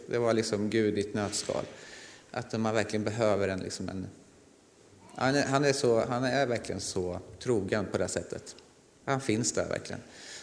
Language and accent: Swedish; Stora Mellösa, Örebro County, Sweden; Jag är uppfödd i Östernärke, Stora Mellösa. Så jag är uppfödd på morötter nästan kan man säga. Ja, där har jag bott hela mitt liv tills jag blev stor.